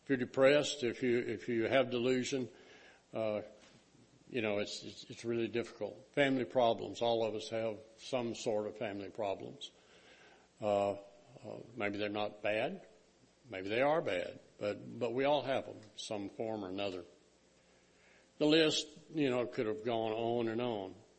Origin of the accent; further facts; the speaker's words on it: Texas, United States; What can I say? I'm from Texas, so I wanted to put the Cowboys up there